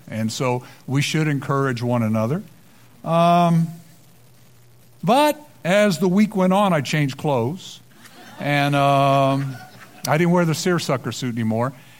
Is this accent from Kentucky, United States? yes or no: yes; Kentucky, United States; and I'm from Kentucky originally, so I like to keep things simple.